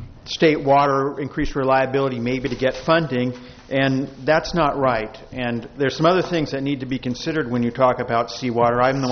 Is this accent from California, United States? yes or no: yes; Nipomo, California, United States; from Napomo.